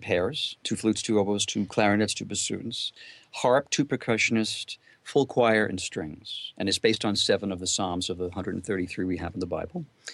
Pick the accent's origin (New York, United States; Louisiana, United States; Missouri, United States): New York, United States; Queens; I grew up in Queens, my initial years, and my dad was born in Brooklyn. Mom was born in Bologna, Italy.